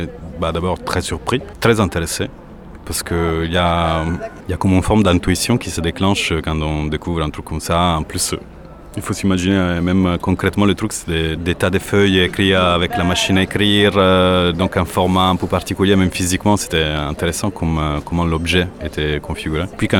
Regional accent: Italy; now in Paris, France; je suis journaliste. Je suis italien, mais je vis à Paris.

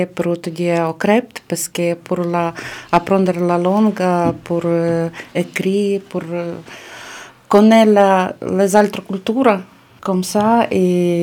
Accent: Ukraine; French is a second language; moved away as an adult; now in France; je viens d'Ukraine. Je viens ici quand ça commence la guerre.

